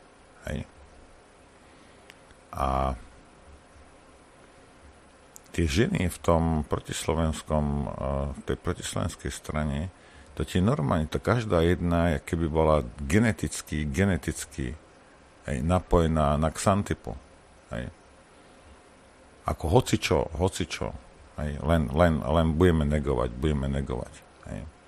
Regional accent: Banská Bystrica Region, Slovakia; moved away; narodil som sa v Banskobystrickom kraji. Vyrastal som v Banskobystrickom kraji. Bol som 25 rokov, nežil v Banskobystrickom kraji, ale keď som sa vrátil, zase som v Banskobystrickom kraji. Aspoň na papieri, ale mám tam firmu, ktorá tam pôsobí.

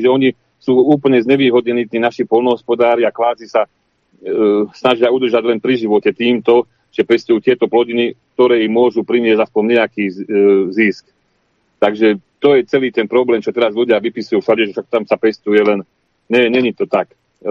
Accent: Šurany, Nitra Region, Slovakia; Pracujem v poľnohospodárstve, pochádzam zo Šurian, narodil som sa tu, žijem tu celý svoj život od 86. roku

